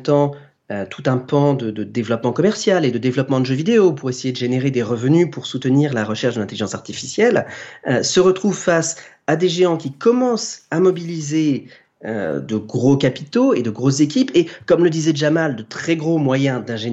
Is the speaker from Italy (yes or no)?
no; France; pour moi, en tant que Français